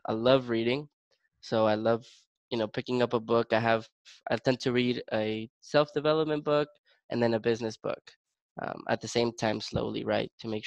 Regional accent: El Paso, Texas, United States; also born or lived in Juarez, Mexico; I've pretty much lived in El Paso almost all my life. I came from Juarez.

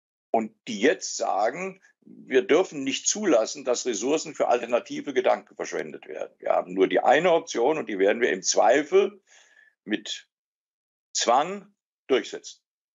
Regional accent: Darmstadt, Hesse, Germany; In meinem Heimatland Hessen hier in Darmstadt

